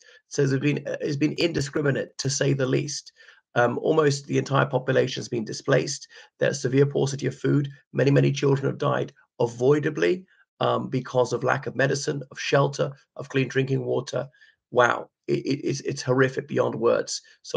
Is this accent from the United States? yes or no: no; Ireland; And I'm very proud as an Irishman that we've done the right thing.